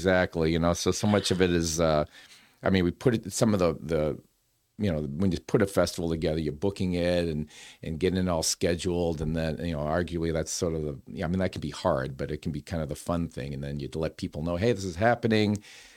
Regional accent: Lowell, Massachusetts, United States; I'm from Lowell. People watch the earlier broadcast, my story. I was born and raised here, so I have a lot of love for Lowell.

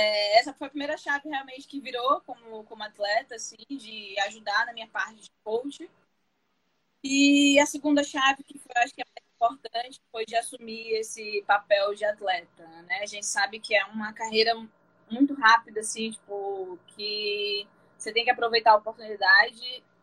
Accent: Natal, Rio Grande do Norte, Brazil; no Nordeste, que é de onde eu vim de Natal, do Rio Grande do Norte

